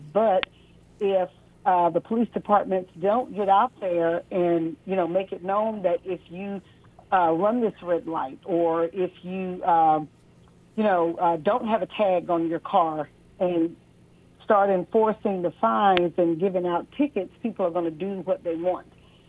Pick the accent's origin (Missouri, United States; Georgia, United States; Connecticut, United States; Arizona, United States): Georgia, United States; Atlanta; now in Milwaukee, United States; I live in Milwaukee, but I'm from Atlanta.